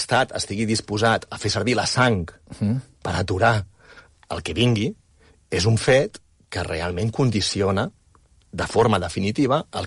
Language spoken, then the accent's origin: Catalan; Ripollet, Catalonia, Spain; Jo sóc de Ripollet.